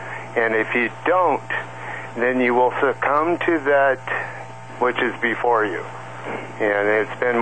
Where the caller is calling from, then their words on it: Hot Springs, Arkansas, United States; just outside of Hot Springs, Arkansas.